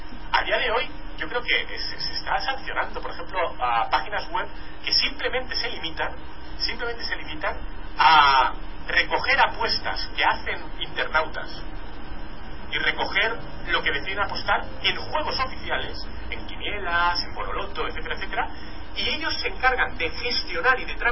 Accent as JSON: {"language": "Spanish", "country": "Spain", "said": "Y yo en eso soy muy español. Entonces yo, mientras escuchaba el profesor Ibles, que me ha interesado muchísimo su reflexión, yo pensaba, como español que soy, vaya curre que hay ahí, ¿y para qué?"}